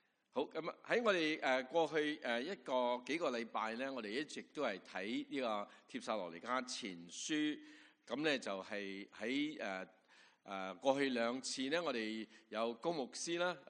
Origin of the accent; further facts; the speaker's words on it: Guangdong, China; 但是呢我們廣東人呢，我們呢能夠恢復回我們用我們的廣東話來唱出這樣的詩歌